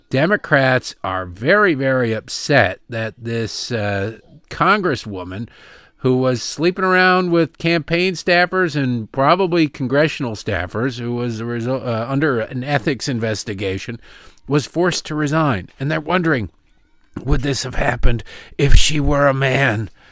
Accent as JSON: {"language": "English", "town": "Detroit", "region": "Michigan", "country": "United States", "tie": "born or raised there", "said": "As we called it when I was growing up in Detroit, Devil's Night."}